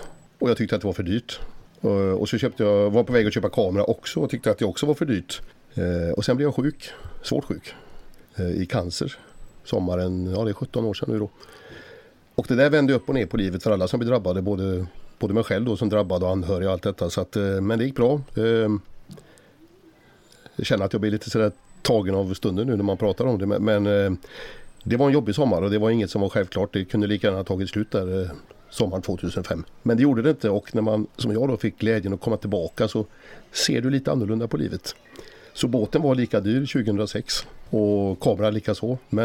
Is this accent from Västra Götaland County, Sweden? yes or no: yes; Lysekil, Västra Götaland County, Sweden; och bor bosatt i Lysekil där jag är född.